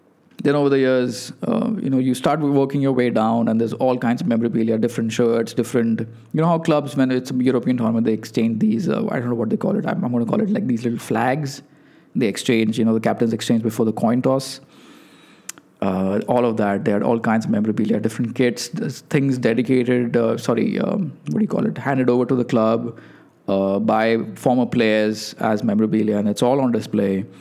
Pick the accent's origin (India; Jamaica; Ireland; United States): India; Like I was from India